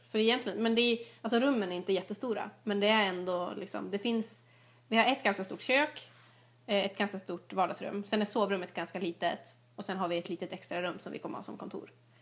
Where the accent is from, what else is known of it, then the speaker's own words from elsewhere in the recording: Norrland, Sweden; also born or lived in Linköping; now in Stockholm, Sweden; Eftersom att vi kom från Norrland och har bott... Nu när vi har bott i Linköping så har vi också bott i...